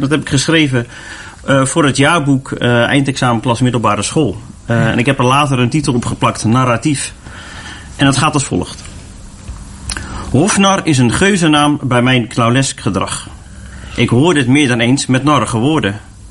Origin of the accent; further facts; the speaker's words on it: Zeeland, Netherlands; now in Vlaardingen, Netherlands; ik ben een dichter van 37 jaar. Ik kom van origine uit het Zeeuwse, Schouwen-Duiveland. Woon nu sinds een jaartje in Vlaardingen met mijn vriendin.